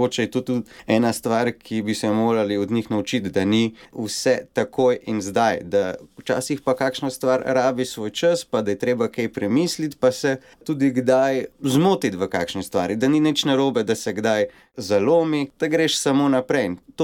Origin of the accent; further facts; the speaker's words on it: Trbovlje, Central Sava, Slovenia; Ne prihajam prav iz Rečice, ampak iz Trbovelj.